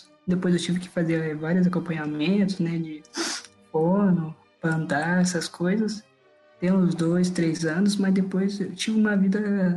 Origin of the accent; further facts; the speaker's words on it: São Paulo, Brazil; Então, eu sou aqui de São Paulo, né? Sou perto da capital aqui, né? Não moro no interior, não. É cidade grande. Eu tenho 18 anos, né?